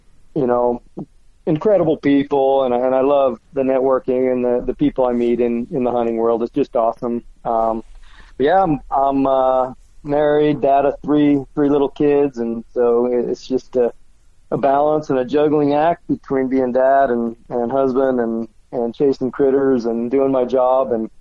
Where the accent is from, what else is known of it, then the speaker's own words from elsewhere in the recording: Utah, United States; And here in my home state of Utah, it's just really what drives me year in and year out.